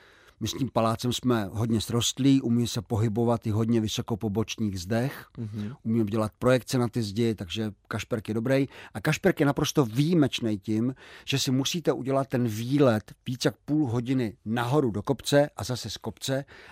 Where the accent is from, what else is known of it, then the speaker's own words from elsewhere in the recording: Slavičín, Zlín Region, Czechia; Brumov, Bylnice. Aha. Jsem narozen ve Slavíčíně